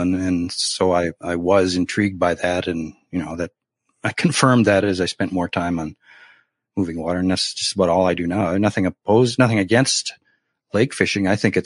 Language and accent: English; Edmonton, Alberta, Canada; born there; I was born in Edmonton, Alberta.